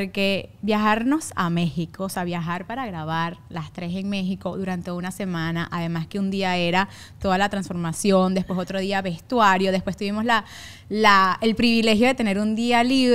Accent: Montalbán, Carabobo, Venezuela; Yo soy de Montalbán, que tampoco.

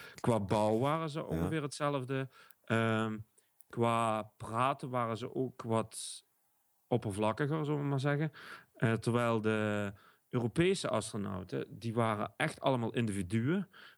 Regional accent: Limburg, Netherlands; Ik ben echt Limburgers, hè, reserve-Belgen.

